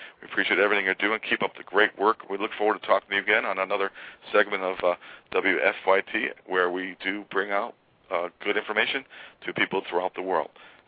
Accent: New York, United States; now in Warren, United States; I'm originally from New York. I'm actually in Warren, Michigan right now myself

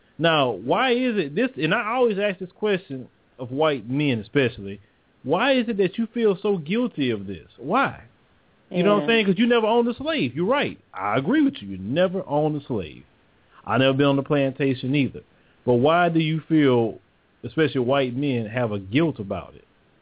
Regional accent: Port Arthur, Texas, United States; when I grew up in Port Arthur, Texas, they was getting their money and they was opening convenience stores, grocery stores, and they was buying shrimp boats.

